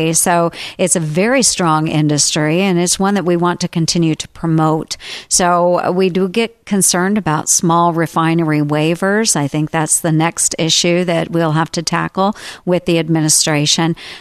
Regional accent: Iowa, United States; Trade is so important, especially in my home state of Iowa.

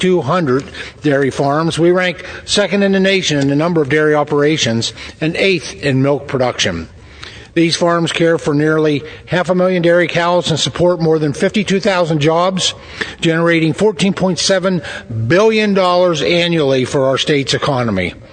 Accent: Pennsylvania, United States; especially those in my home state of Pennsylvania.

